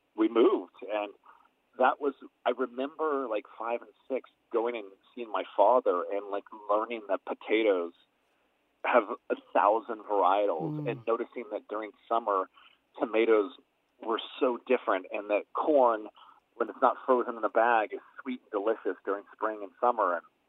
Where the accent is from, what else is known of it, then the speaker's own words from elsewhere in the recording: Oakhurst, California, United States; also born or lived in Modesto; so I was born in Modesto, and until like second grade, I think, or first, maybe it's first grade, we moved to a little town called Oakhurst.